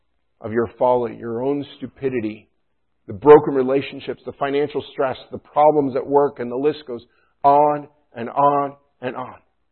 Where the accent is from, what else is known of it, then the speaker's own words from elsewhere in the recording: New York, United States; I grew up in the Adirondacks, northern parts of New York, and there were springs there.